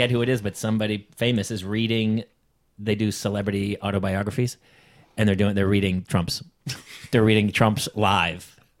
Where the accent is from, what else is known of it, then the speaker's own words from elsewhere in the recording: Hooksett, New Hampshire, United States; I grew up in Hooksett, New Hampshire, this little small town.